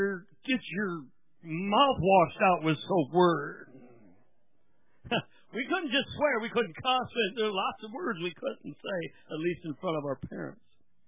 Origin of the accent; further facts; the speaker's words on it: New York, United States; We come from New York, but very rural New York, and we were pretty used to getting our heads beat in athletically wise.